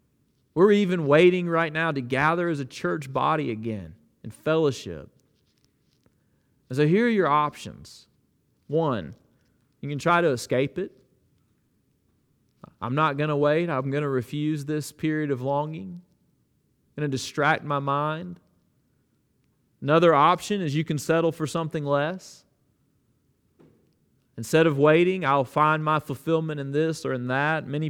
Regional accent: Bible Belt, United States; I have told you before, I grew up in the Bible Belt.

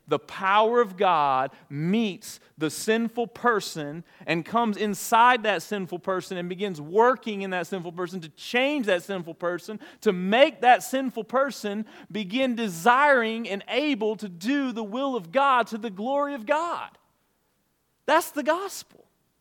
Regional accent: Alabama, United States; accent: Alabama; I should probably turn on my Alabama accent right now, but I've always got that.

